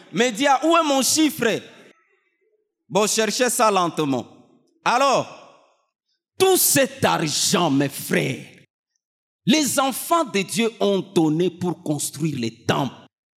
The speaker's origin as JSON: {"language": "French", "town": "Bunia", "region": "Ituri", "country": "DR Congo", "said": "Comme je suis de Bounia, j'ai laissé 1 kilo d'or à Bounia"}